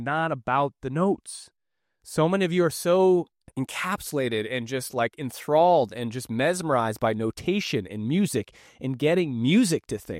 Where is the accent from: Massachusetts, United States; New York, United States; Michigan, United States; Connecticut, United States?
Massachusetts, United States; Boston; I got thick skin. I'm from Boston.